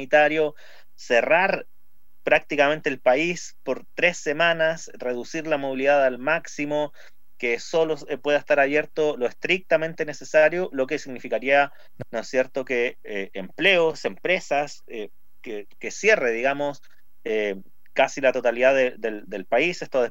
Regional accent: Chile; tanto que nos costó como chilenos acostumbrarnos a la mascarilla

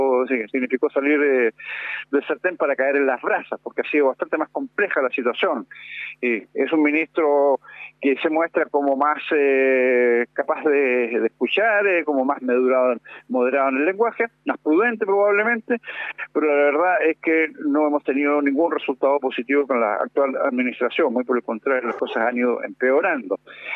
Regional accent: Chile; nos decepciona como trabajadores, como chilenas, como chilenos

